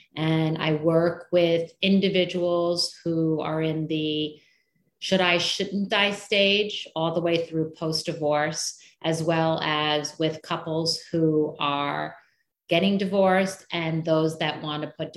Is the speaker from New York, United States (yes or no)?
yes; New York City, New York, United States; moved away as an adult; now in Miami, United States; here to Miami from New York City. And it was definitely challenging to move to a new place after growing up in Manhattan and then moving to Miami.